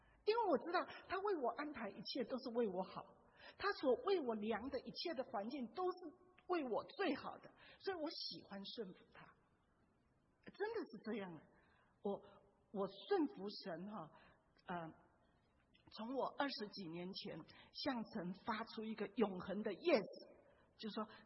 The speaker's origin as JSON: {"language": "Chinese", "country": "China", "said": "特别我们中国人，常常活在功利主义。"}